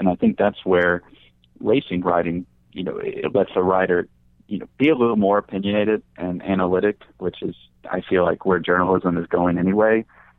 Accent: Louisville, Kentucky, United States; I grew up in Louisville, and that always helps.

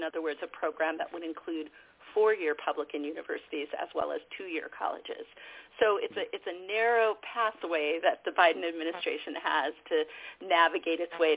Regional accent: California, United States; as growing up in California with an excellent, affordable system of public higher education, I took college affordability for granted.

